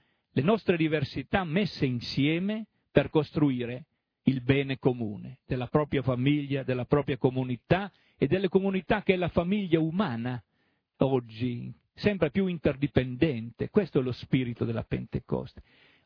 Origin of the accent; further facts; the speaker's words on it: Tualis, Friuli-Venezia Giulia, Italy; riconosco che sono di Tualis, della montagna del Friuli